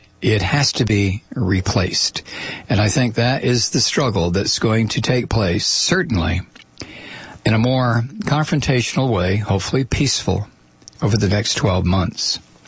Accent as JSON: {"language": "English", "country": "United States", "said": "It's just part of, I guess, being an American is that we are not only politically naive, but historically ignorant."}